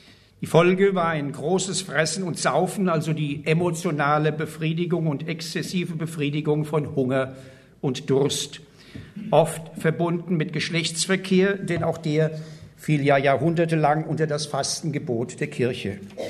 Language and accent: German; Mainz, Rhineland-Palatinate, Germany; gibt eine Beschreibung aus meiner Heimatstadt Mainz.